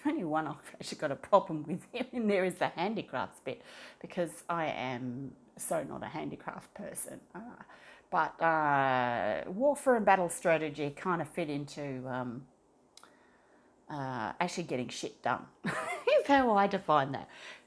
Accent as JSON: {"language": "English", "country": "Australia", "said": "I'm an Australian. We don't have Kool-Aid here."}